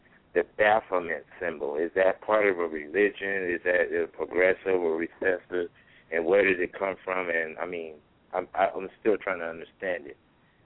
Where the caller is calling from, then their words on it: California, United States; I'm calling from Cali right now.